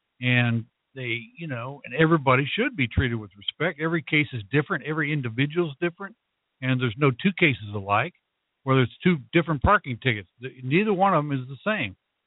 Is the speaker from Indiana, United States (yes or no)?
no; Illinois, United States; now in Las Cruces, United States; After that, I went to law school at John Marshall Law School in Chicago, because I'm from Illinois.